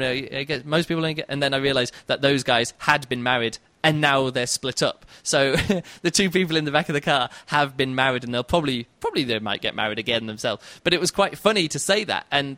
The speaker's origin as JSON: {"language": "English", "country": "United States", "lives_now": "Berlin, Germany", "said": "That's the easiest way for me as an American to stay in Berlin and not have to be going home."}